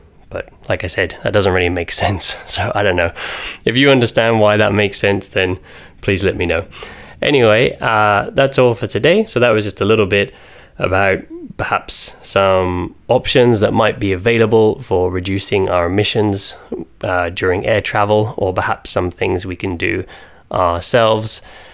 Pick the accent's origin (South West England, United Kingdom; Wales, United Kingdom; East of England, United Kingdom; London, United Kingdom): East of England, United Kingdom; Norwich; where I'm from, I come from Norwich.